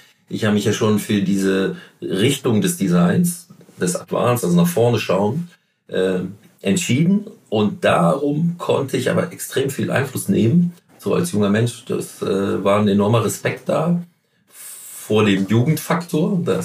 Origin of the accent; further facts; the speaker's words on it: Northern Germany, Germany; ich war ja, bin ja Norddeutscher